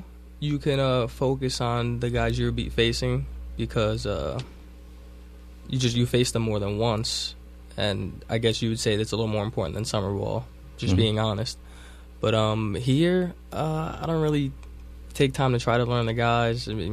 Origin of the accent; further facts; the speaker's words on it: Linden, New Jersey, United States; Yeah, I'm from Linden, New Jersey. Pretty much born and raised there for, 21 years now.